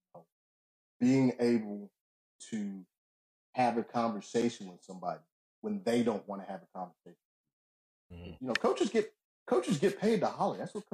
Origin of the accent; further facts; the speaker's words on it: Oakland, California, United States; born there; So I was born in Oakland in the 70s, which was probably one of the greatest generations ever. Great time to be in Oakland.